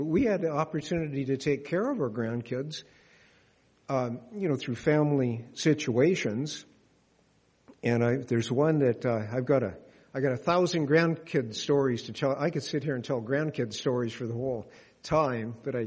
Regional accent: Illinois, United States; Let's see, I grew up in Illinois, and I worked for a short time after I got out of school as an engineer.

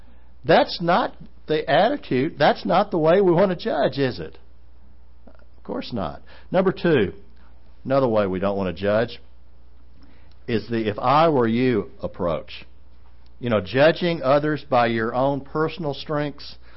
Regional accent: Nashville, Tennessee, United States; back in Nashville, I grew up in Nashville, and I left Nashville for a number of years, then I moved back there in 85, been there back there since.

